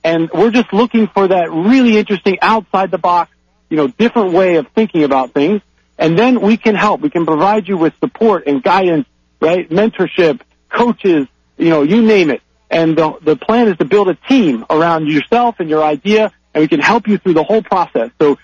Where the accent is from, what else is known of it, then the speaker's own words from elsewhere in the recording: Maryland, United States; I grew up near Baltimore, Maryland, just northwest.